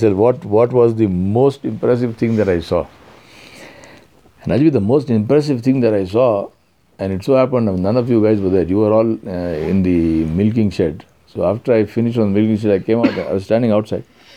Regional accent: India; You know, it's very important for me as an Indian to be able to see these things.

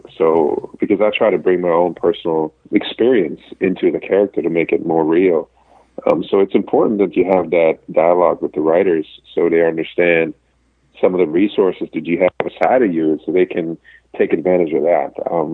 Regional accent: Germany; accent: German; English is a second language; moved away; also born or lived in Europe; I was a professional athlete growing up in Europe playing tennis and then getting a scholarship to come here. I went to acting class while I was living in New York to see if I could lose my accent, because I had a really strong German accent.

